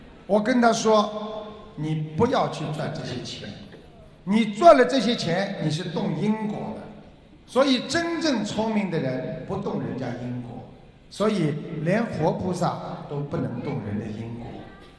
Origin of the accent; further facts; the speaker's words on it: China; 我们中国的传统文化真的是非常非常的好